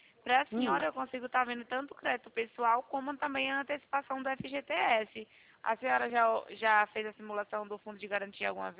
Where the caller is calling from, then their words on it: Rio Claro, São Paulo, Brazil; Eu sou aqui de Rio Claro, São Paulo.